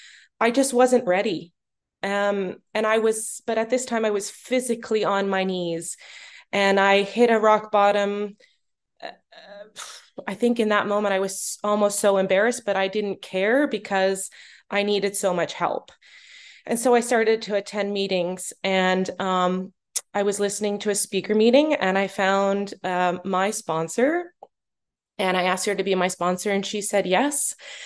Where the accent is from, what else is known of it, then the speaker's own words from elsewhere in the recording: Canada; now in Norway; I'm originally from Canada, and I now live in Norway.